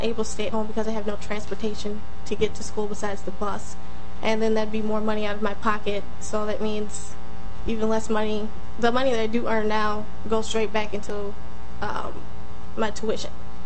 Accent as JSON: {"language": "English", "town": "Minneapolis", "region": "Minnesota", "country": "United States", "tie": "born or raised there", "said": "Pretty much my hometown is North Minneapolis, so I've been here a majority of my life. I was not born in the state, but raised here, lovely place."}